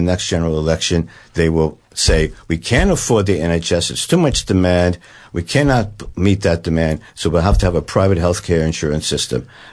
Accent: United States; the audience probably can tell I'm from the United States

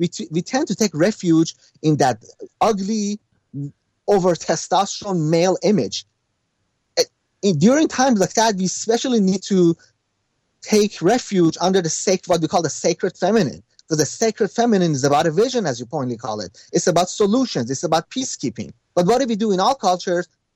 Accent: United States; I'm sorry to say this, but the British, and I'm an American as well, so I'm saying this toward my own people.

